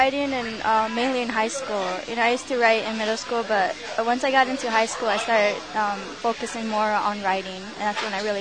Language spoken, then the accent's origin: English; Zuni Pueblo, New Mexico, United States; I'm from the Zuni Pueblo.